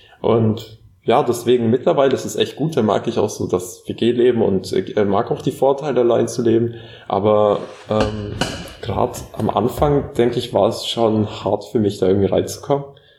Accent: Bavaria, Germany; now in Schmalkalden, Germany; ich komme aus dem Allgäu.

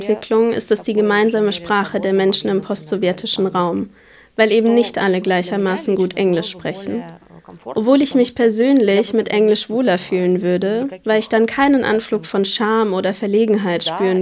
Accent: Russia; born there; first language ru; German is a second language; Meine Muttersprache ist Russisch. Ich wurde in Russland geboren, genauer gesagt in der Sowjetunion.

